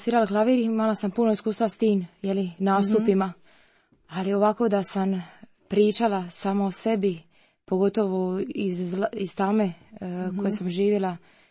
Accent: Split, Split-Dalmatia County, Croatia; Ja sam, znači … iz Splita, imam 25 godina.

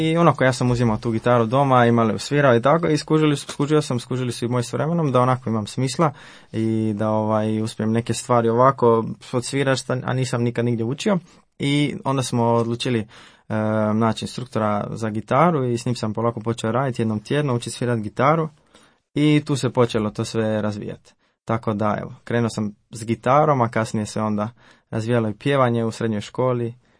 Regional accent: Zagreb, City of Zagreb, Croatia; born there; 22 godine, živim u Zagrebu i rođen sam u Zagrebu.

